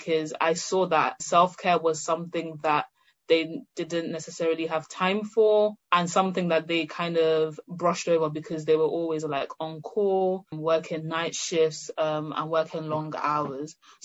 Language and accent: English; Nigeria; now in United Kingdom; I was born here, but I grew up in Nigeria